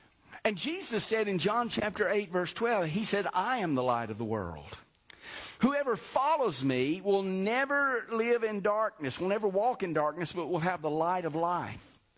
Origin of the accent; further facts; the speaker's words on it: Piedmont, United States; One of my friends when I was growing up in Piedmont, for Christmas one year, got a 9-inch reflector telescope.